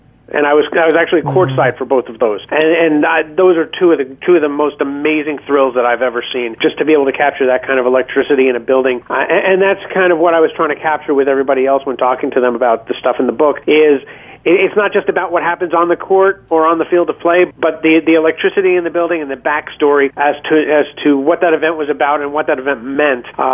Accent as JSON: {"language": "English", "region": "New York", "country": "United States", "tie": "born or raised there", "said": "I grew up on Long Island, went to games while they were winning Stanley Cups"}